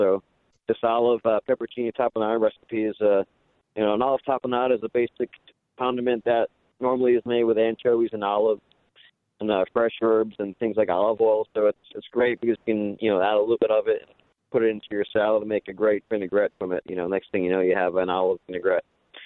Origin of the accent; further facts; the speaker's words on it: New York, United States; I'm from New York, and I love pepperoni and cheese pizza.